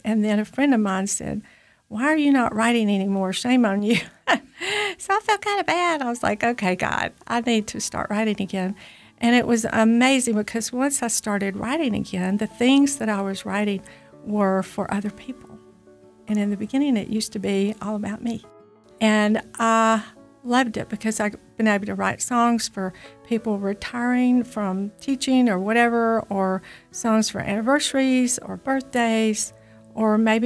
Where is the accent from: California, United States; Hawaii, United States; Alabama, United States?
Alabama, United States; Moulton; I grew up in Moulton, Alabama. I listened to a lot of different kinds of music growing up